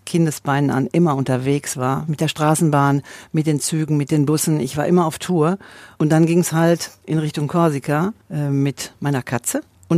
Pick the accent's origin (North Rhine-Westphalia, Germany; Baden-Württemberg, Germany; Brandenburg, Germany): North Rhine-Westphalia, Germany; Hagen; geboren in Hagen und war lange wohnhaft nicht weit vom Studio entfernt, nämlich am Elbersufer 6.